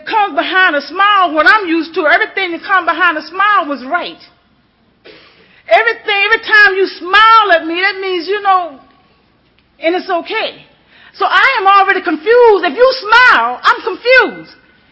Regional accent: North Carolina, United States; I was raised in North Carolina by my grandmother.

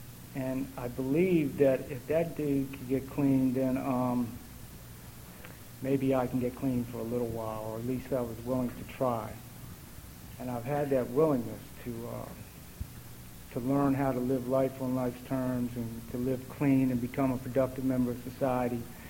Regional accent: Washington, District of Columbia, United States; And I grew up in Washington, and I did just about all of my using and running in D.C.

